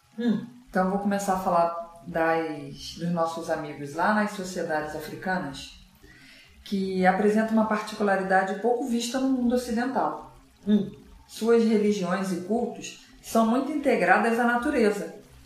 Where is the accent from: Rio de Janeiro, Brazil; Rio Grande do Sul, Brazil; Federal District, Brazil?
Rio de Janeiro, Brazil; Tá tudo certo pra mim e pra você, que somos cariocas, nascida no Brasil, temos a mesma cultura